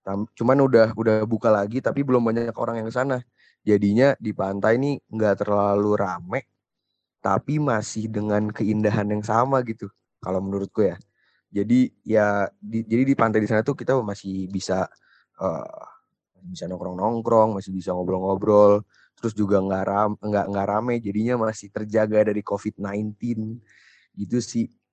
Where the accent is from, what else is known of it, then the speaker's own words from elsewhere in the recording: Jakarta, Indonesia; now in Malang, Indonesia; Karena kan juga aku dari kecil nih di Jakarta, dan jatuhnya sih sebenarnya bosen sih di Jakarta.